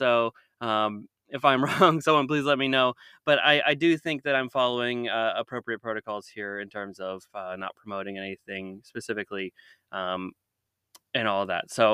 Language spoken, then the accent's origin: English; Hershey, Pennsylvania, United States; now in Washington, D.C., United States; I'm from Hershey, Pennsylvania, which is really only about an hour and a half on a good day from Philadelphia itself. And, you know, I just grew up around Philly.